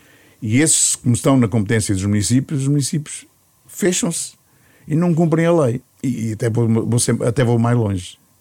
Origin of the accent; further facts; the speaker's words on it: Coimbra, Centro, Portugal; Eu que sou de Coimbra